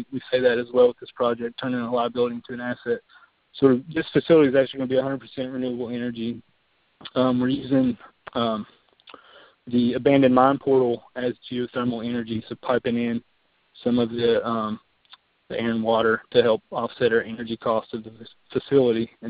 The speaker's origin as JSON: {"language": "English", "region": "Virginia", "country": "United States", "tie": "born or raised there", "lives_now": "West Virginia, United States", "said": "And I'm actually from Russell County, Virginia, not too far from Kentucky, less than an hour drive. I grew up on a farm there, and my dad's a coal miner"}